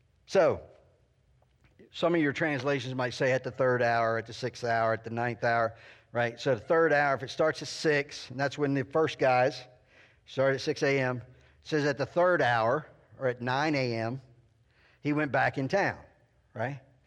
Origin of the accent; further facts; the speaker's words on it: Delaware, United States; I grew up in Sussex County, Delaware. We were a big agricultural community.